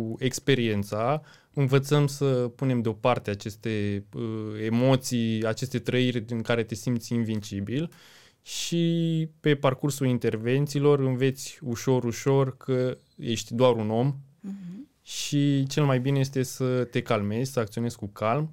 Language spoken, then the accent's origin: Romanian; Râmnicu Vâlcea, Vâlcea County, Romania; mergeam la stadion în Râmnicu Vâlcea, sunt din Râmnicu Vâlcea